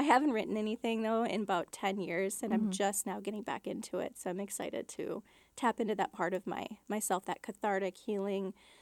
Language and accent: English; United States; I am Eagle Clan, and I'm from Lakota Ray Reservation.